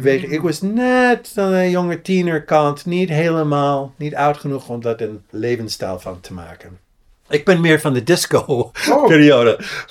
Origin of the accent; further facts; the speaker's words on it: Pasadena, California, United States; En fietste overal in Pasadena, eigenlijk is waar ik geboren ben. Dat is in buitenwijk van Los Angeles.